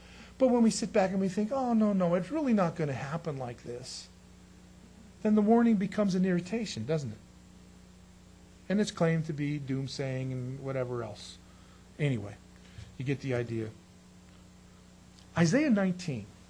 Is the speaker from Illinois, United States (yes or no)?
no; San Diego, California, United States; also born or lived in Escondido; One time, a long time ago, when I grew up in San Diego or Escondido, we used to go out to the desert and drive out there